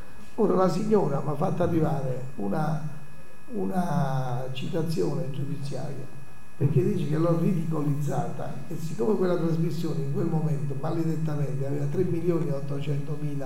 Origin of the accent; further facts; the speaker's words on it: Naples, Campania, Italy; accent: Neapolitan; now in Rome, Italy; io abito al centro di Roma, sono napoletano, parlo con accento napoletano e frequento i bar del centro di Roma